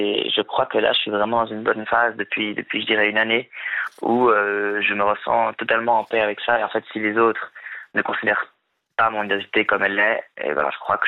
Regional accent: Lausanne, Vaud, Switzerland; Je suis suisse, j'ai grandi à Lausanne.

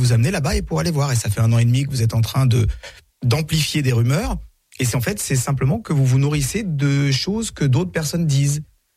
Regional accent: Paris, Île-de-France, France; accent: Parisian; j'ai grandi à Paris. Donc je suis né à Paris et j'ai grandi à Paris avec un bel accent parigo.

